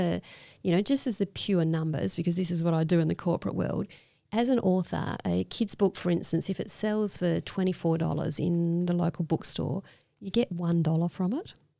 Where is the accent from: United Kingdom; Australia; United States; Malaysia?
Australia; City Beach, Western Australia; And so I wrote this because I grew up in City Beach.